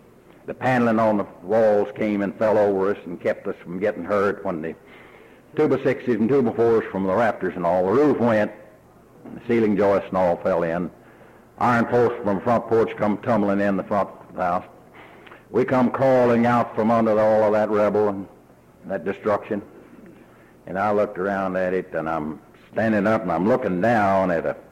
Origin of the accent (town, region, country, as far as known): Texas, United States; born or raised there